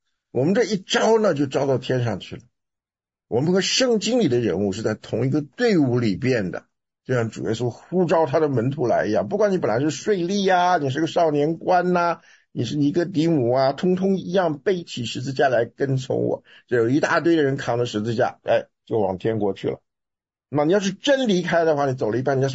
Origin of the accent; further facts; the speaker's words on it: China; 其实到哪里我都喜欢说我是中国人，我是中国人